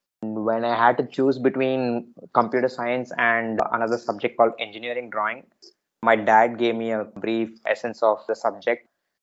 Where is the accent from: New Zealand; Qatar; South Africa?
Qatar; also born or lived in Chennai, India; I grew up in the Gulf predominantly for my childhood. I was born in Madras, though, and I lived here briefly for a couple of years till I was 3 or 4 years old. And then we moved to Qatar, and most of my childhood was over there.